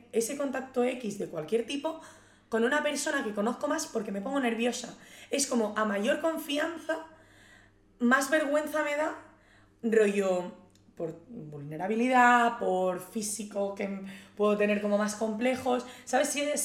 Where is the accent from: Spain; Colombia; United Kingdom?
Spain; Asturias; yo soy de Asturias, pero Asturias se me ha quedado muy pequeño